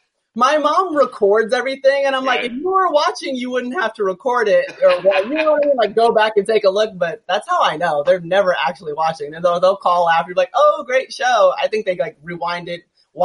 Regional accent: the South, United States; And I grew up in the South. So, like, it's not all peaches and cream all the time.

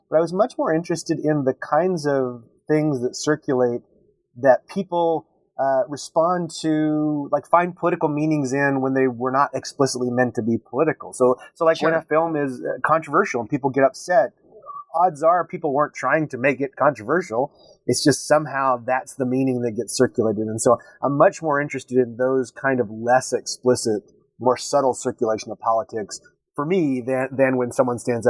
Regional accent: Texas, United States; now in Syracuse, United States; I was born and raised in Texas.

